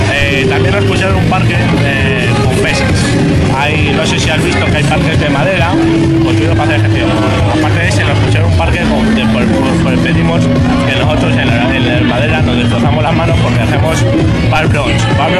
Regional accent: Spain; Yo por ejemplo soy español

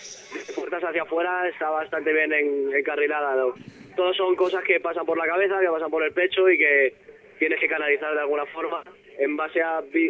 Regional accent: Getafe, Community of Madrid, Spain; Sí, soy madrileño. Soy pero de Getafe.

